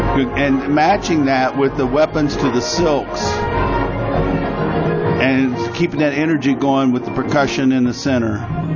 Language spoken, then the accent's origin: English; Greenville, South Carolina, United States; I'm from Greenville, South Carolina